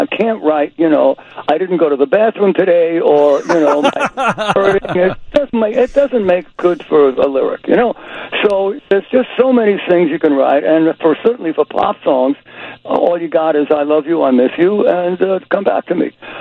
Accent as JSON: {"language": "English", "town": "Brooklyn", "region": "New York", "country": "United States", "accent": "Brooklyn", "said": "You think my Brooklyn accent made that happen?"}